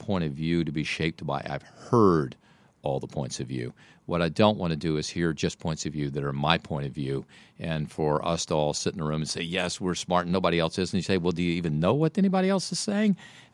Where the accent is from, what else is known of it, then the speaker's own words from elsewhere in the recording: Mississippi, United States; I grew up in Mississippi in the 1960s when the civil rights movement was in full bloom and was really the hotbed of change in the South.